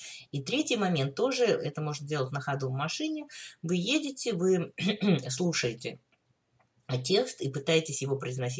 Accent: Kyiv, Ukraine; moved away; спустя, там, может быть, 50 лет после того, как я уехала из Киева, я вдруг раскрыла всю красоту украинских песен. И мы иногда, значит, встречаемся с друзьями, которые тоже с Украины

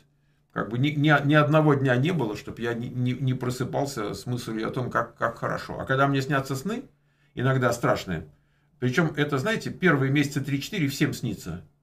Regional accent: Moscow, Russia; moved away; Но я же тоже из РФ, да. Я вот в Москве родился, вырос там и так далее. Но тоже вот релоцировался, как вы выражаетесь. На постоянное место жительства.

